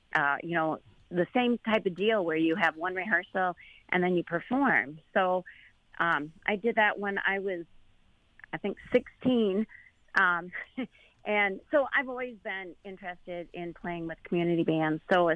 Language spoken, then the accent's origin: English; Cedar Rapids, Iowa, United States; I'm from Cedar Rapids, Iowa.